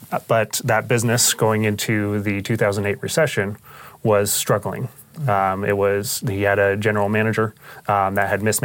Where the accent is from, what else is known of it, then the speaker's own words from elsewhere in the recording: Boise, Idaho, United States; So growing up, I grew up in Boise, Idaho, and my dad was a photographer.